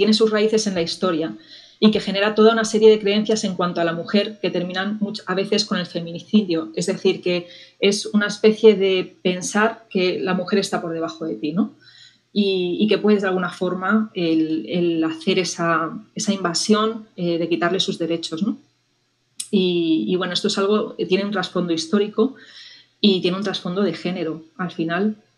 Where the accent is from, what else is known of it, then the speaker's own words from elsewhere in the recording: Spain; año es que se han empezado a contabilizar las mujeres que son asesinadas por violencia de género en mi país